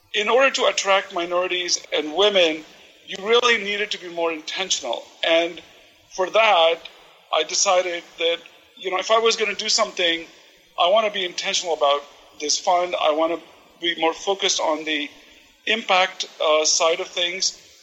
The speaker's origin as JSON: {"language": "English", "country": "India", "moved": "yes", "said": "given my background, you know, as an Indian immigrant, we were treated more like great engineers and technical people"}